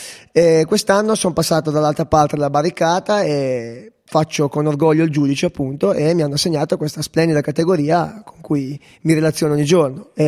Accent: Cairo Montenotte, Liguria, Italy; vengo da Cairo, lavoro a Savona in uno studio legale. Sono, ahimè, laureato, a parte questo, 25 anni

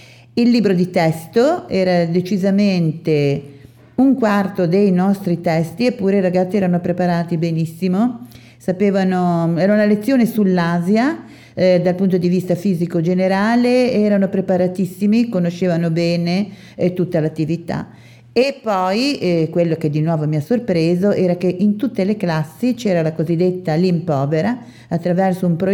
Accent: Genoa, Liguria, Italy; per noi che veniamo da Genova in particolare, dove siamo abbastanza vecchi

